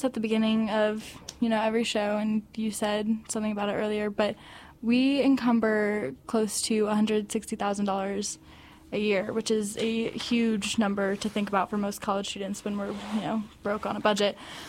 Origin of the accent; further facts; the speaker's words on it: Tennessee, United States; I'm from Tennessee.